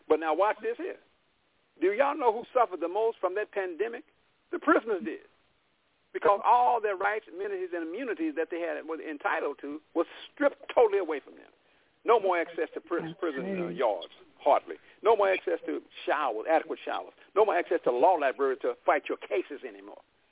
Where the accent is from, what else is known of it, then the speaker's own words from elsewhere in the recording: Oklahoma, United States; And I'm not just saying it because I'm from Oklahoma.